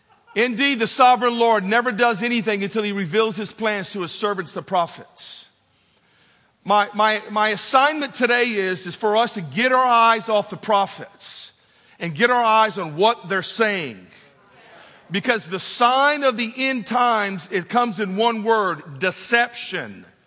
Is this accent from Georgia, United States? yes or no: no; Texas, United States; I was born in Texas, raised a heathen.